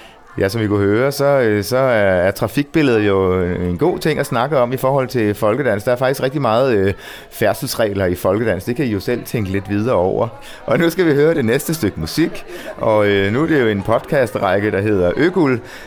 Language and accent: Danish; Zealand, Denmark; den er så tæt på min egen lokation, der hvor jeg er vokset op